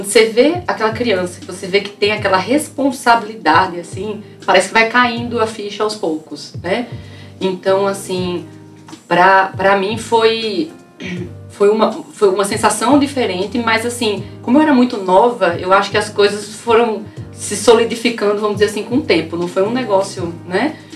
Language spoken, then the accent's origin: Portuguese; Paraíba, Brazil; Sou paraibana